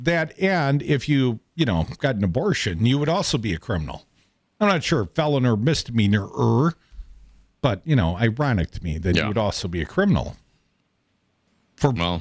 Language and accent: English; Madison, Wisconsin, United States; I was growing up here on the in Madison, Wisconsin, I grew up very near the Oscar Mayer plant.